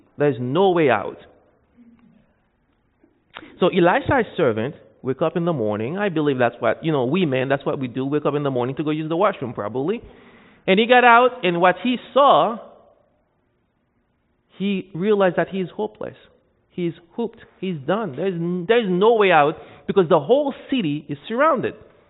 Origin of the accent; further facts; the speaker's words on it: Haiti; So, growing up in Haiti, I got involved in doing voodoo, witchcraft, with my family at a young age.